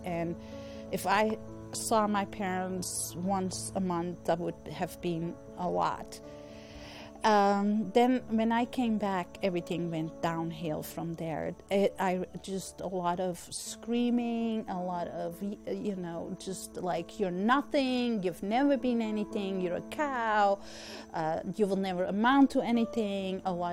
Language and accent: English; Amsterdam, North Holland, Netherlands; born there; English is a second language; Well, I was born in Amsterdam in a blue-collar neighborhood where everybody just kind of drank.